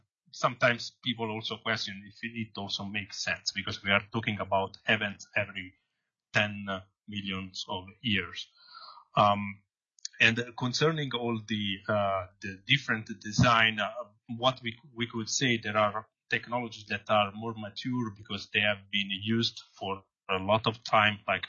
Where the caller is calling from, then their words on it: Idaho Falls, Idaho, United States; I'm a scientist at Idaho National Lab, and I'm speaking from Idaho Falls, Idaho.